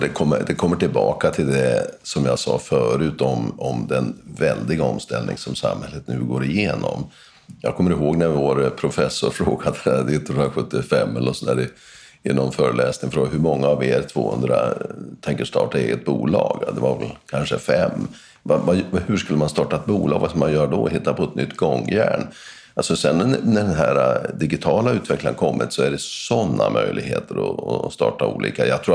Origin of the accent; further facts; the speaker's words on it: Norrland, Sweden; när jag växte upp i Norrbotten och Västerbotten